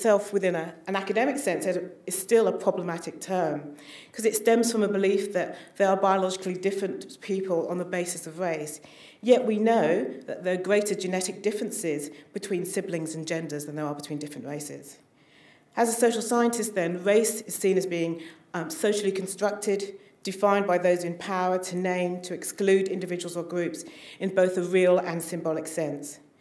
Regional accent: United Kingdom; now in Australia; been able to fit into an Australian society because of the social and political privilege of being British.

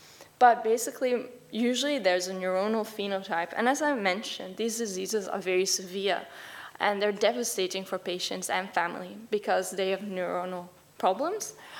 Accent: Netherlands; now in Melbourne, Australia; I came from the Netherlands, and there I did my bachelor's and master's degree

